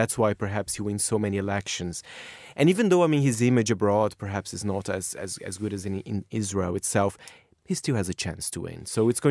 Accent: London, United Kingdom; I mean, we're all from London, right?

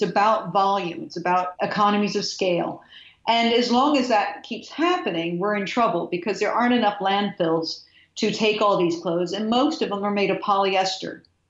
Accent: Pennsylvania, United States; I grew up near the Amish area of Pennsylvania, so we had one, but it was a rare thing in America.

